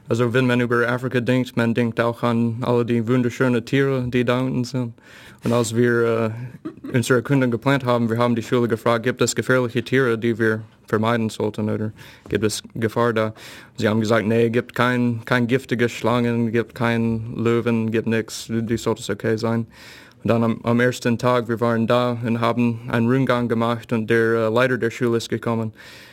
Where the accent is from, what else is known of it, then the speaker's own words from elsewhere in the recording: Georgia, United States; German is a second language; now in Germany; ich komme aus Georgia in den südlichen USA, dort haben wir solche Dinge